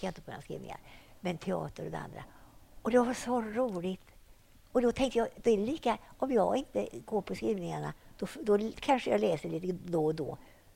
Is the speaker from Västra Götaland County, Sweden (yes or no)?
yes; Mellerud, Västra Götaland County, Sweden; born or raised there